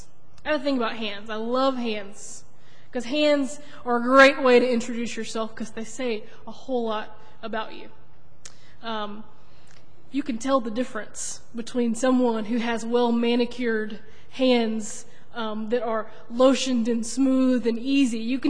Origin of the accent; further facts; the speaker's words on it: Moncks Corner, South Carolina, United States; I grew up in Monk's Corner, but I guess I considered my home church Trinity United Methodist Church in Charleston.